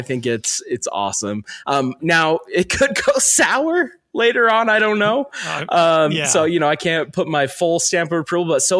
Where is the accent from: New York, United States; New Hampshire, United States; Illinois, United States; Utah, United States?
Utah, United States; Delta; born there; And I'm like, dude, I was born in Delta.